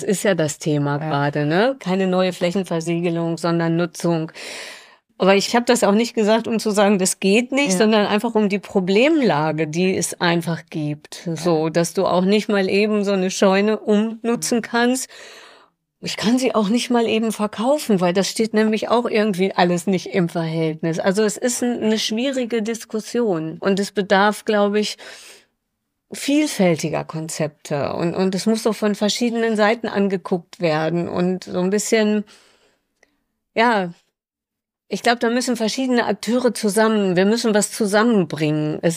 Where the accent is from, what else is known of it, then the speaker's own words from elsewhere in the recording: Lemgo, North Rhine-Westphalia, Germany; wenn ich jetzt mal in meine Region gucke, ich komme aus dem Lemgo, in meinem Dorf 26 Haushalte